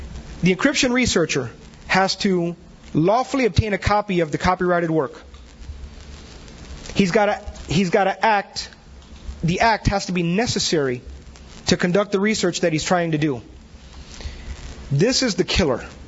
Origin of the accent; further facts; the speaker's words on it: Tampa, Florida, United States; I'm from Tampa, so who does that really apply to?